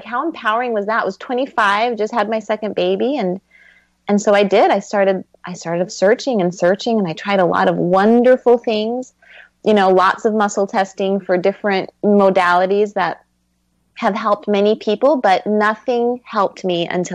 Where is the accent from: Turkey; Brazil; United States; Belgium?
Brazil; And I'm originally from Brazil. I have nice, thick, beautiful hair.